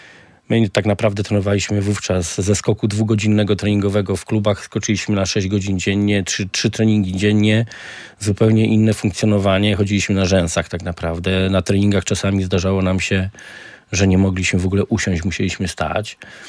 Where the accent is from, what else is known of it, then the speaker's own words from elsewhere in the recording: Radlin, Silesian Voivodeship, Poland; ja prowadziłem sobie wybraną grupę, którą sobie sprowadziłem z moich rodzinnych stron, czyli z Radlina do Gdańska.